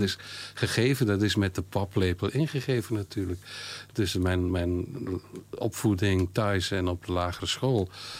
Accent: Maldegem, East Flanders, Belgium; born there; Ik moet zeggen, ik ben geboren aan de Zeeuwse grens. In Maldegem ligt dat. En nou, daar en aan de Zeeuws-Vlaamse kant spraken ze net hetzelfde dialect als wij toen.

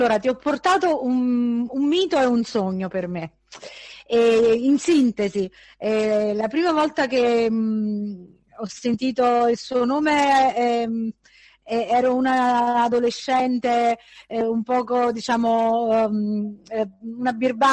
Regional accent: Syracuse, Sicily, Italy; E poi, io sono di Siracusa, come ben sai

